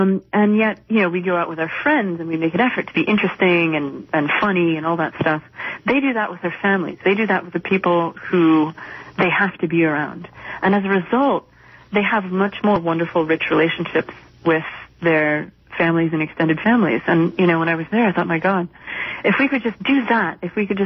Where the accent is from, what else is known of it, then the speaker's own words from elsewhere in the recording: United States; moved away as an adult; also born or lived in Middle East; Of course, you know, I'm an American by birth. I grew up here. The pop culture, the comics, the TV shows, the movies, all of those things, you know, were part of my life growing up.